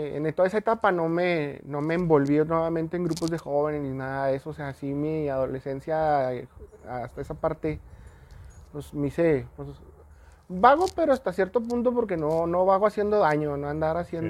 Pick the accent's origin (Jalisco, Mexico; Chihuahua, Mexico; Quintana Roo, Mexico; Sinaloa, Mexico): Chihuahua, Mexico; soy de la Mármol.